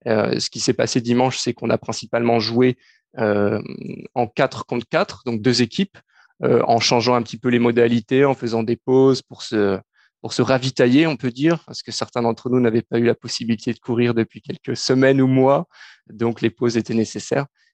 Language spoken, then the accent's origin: French; France; now in Canada; en tant que Français, en tout cas le foot est tellement populaire pour nous dans notre pays